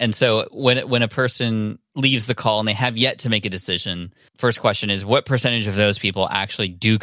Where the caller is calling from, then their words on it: San Diego, California, United States; I'm in San Diego in my home office.